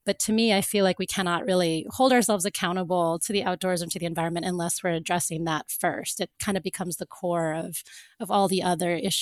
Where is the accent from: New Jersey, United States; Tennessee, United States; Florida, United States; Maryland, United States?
Florida, United States; I know for me, when I grew up in Florida